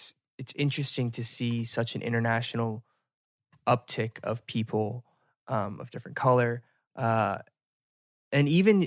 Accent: United States; Which to me, as an American, is the craziest thing, right?

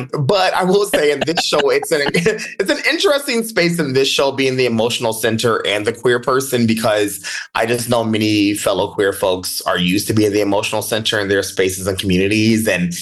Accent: Dayton, Ohio, United States; I'm from the Midwest. So I'm from Ohio, have a lot of deep roots in the South, mostly Mississippi and Alabama.

